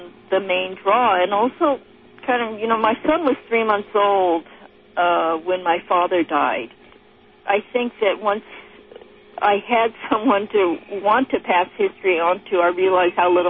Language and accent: English; Oakland, California, United States; a life that didn't reflect my own experience growing up in Oakland, Chinatown.